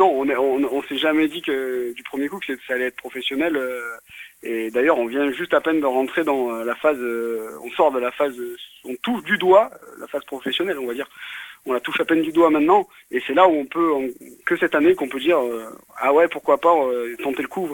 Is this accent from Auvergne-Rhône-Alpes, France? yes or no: no; Nîmes, Occitanie, France; Et vu qu'on vient de Nîmes, on est un groupe clairement de la région et on a tout fait des bars possibles à Nîmes.